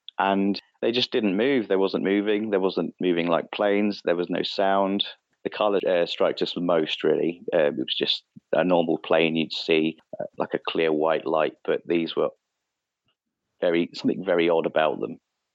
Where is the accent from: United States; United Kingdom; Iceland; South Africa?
United Kingdom; Tonbridge, South East England; They was in my hometown at the time of Tunbridge in Kent.